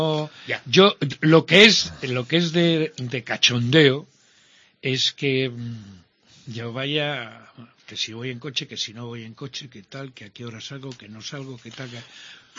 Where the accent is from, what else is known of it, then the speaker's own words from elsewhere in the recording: Spain; soy español normal, que yo no digo que sea español de primera, de segunda, de tercera. Soy español normal.